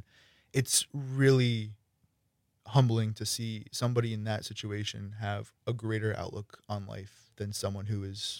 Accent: Cumberland, Rhode Island, United States; Yeah, I'm from Cumberland, Rhode Island, which is about 10 minutes north of Providence.

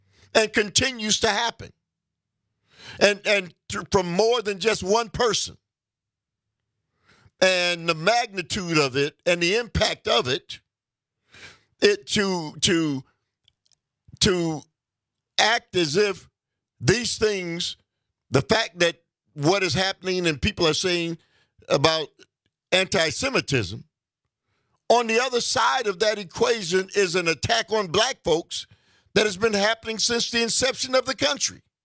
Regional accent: United States; I know, but Dave, I'm an American.

